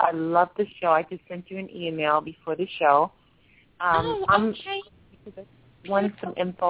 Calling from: New York, United States; I'm calling from New York.

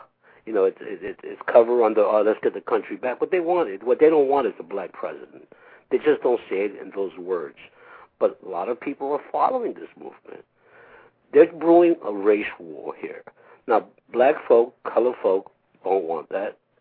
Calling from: Philadelphia, Pennsylvania, United States; I'm calling from Philadelphia.

